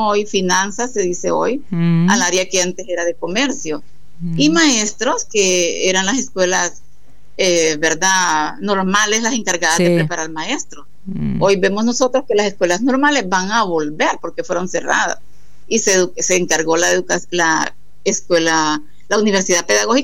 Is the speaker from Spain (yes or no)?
no; Balfate, Colón, Honduras; also born or lived in La Ceiba / Tegucigalpa; vengo de Balfate, vengo a La Ceiba, a la institución media.